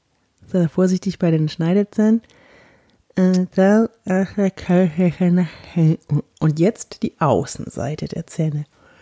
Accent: Bavaria, Germany; accent: Franconian; Ja, da hatte ich auch noch einen ganz schlimmen fränkischen Akzent. Ich komme ja aus Franken und da redet man ja so.

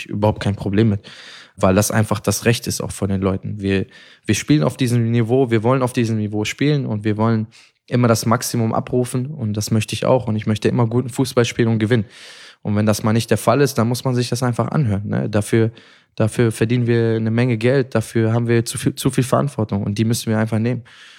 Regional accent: Mönchengladbach, North Rhine-Westphalia, Germany; ich bin ja in Gladbach groß geworden.

